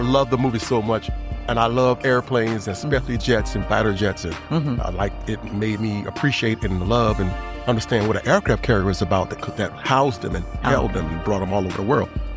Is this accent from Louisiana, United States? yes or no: yes; New Orleans, Louisiana, United States; I grew up in New Orleans, Louisiana.